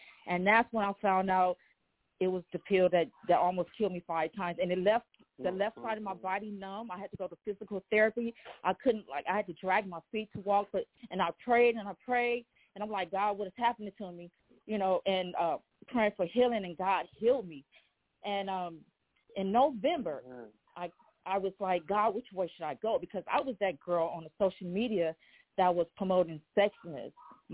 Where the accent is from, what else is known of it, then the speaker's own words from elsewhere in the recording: Los Angeles, California, United States; Well, I'm born and raised in California from the streets of Los Angeles, South Central L.A.